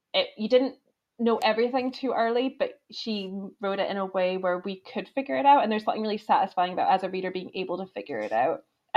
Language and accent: English; United States; I'm an American. I can't pronounce anything right.